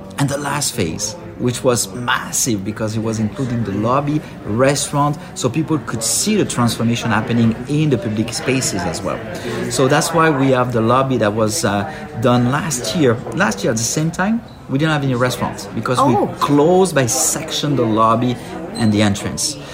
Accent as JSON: {"language": "English", "country": "France", "moved": "yes", "lives_now": "Montreal, Canada", "said": "I'm original from France."}